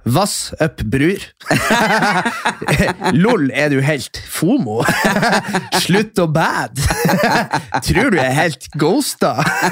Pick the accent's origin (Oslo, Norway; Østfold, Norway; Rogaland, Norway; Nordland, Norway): Nordland, Norway; Kjøpsvik; Ja, det er der vi er fra, ja.